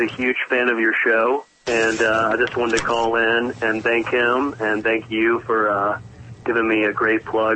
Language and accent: English; Louisville, Kentucky, United States; also born or lived in Nashville; I grew up in Louisville, Kentucky, and in Nashville, off and on.